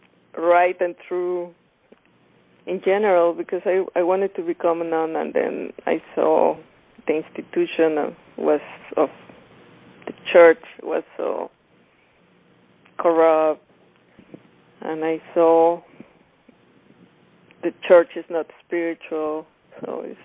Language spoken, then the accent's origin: English; Coyoacán, Mexico City, Mexico; And I grew up in Coyoacán. It's a very nice neighborhood. It's like a small town inside Mexico City. And before it was even more like a small town.